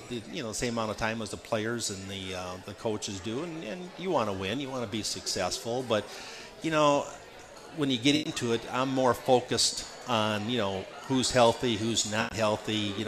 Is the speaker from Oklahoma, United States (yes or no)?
no; Minnesota, United States; I'm from Minnesota, went to college at a small state school in Minnesota called Southwest State University.